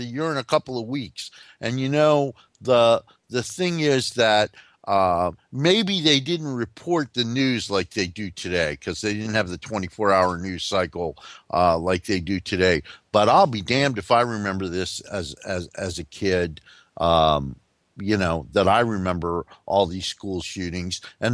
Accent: New Jersey, United States; As a New Yorker that had to probably got stuck on the George Washington Bridge from time to time. Mm-hmm. And as somebody that grew up in New Jersey

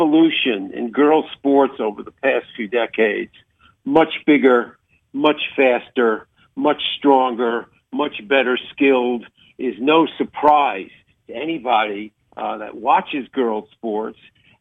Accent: East Coast, United States; growing up on the East Coast, of course, I'm a Midwesterner now all these years

